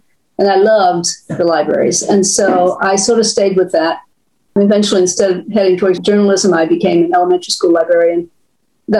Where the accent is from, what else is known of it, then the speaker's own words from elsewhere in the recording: Virginia, United States; Well, we lived in the country. There was a big pond across the road from us, so we went swimming every day.